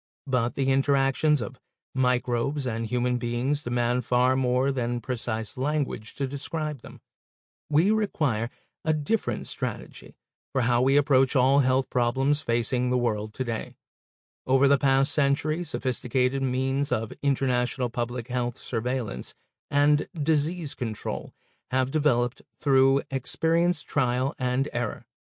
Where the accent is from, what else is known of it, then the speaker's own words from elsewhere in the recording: Michigan, United States; Governor Gretchen Whitmer, Democrat of Michigan, declared a state of emergency in my home state in response to the pandemic.